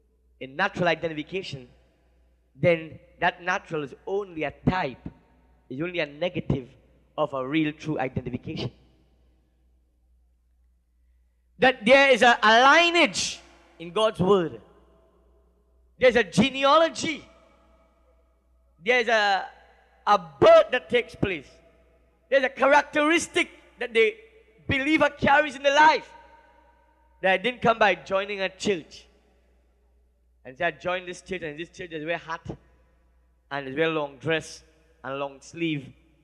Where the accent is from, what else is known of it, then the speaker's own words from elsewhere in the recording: St. Vincent & Grenadines; I ain't from Spain, because we have Spain and we have a Spanish tongue. But I'm from St. Vincent. And I come over here